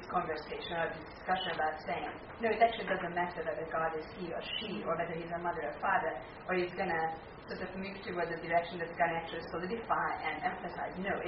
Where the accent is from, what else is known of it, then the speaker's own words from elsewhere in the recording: Hungary; English is a second language; I'm from Hungary